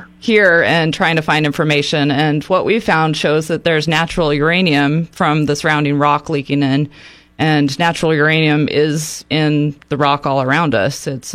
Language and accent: English; Globe, Arizona, United States; I grew up in Arizona.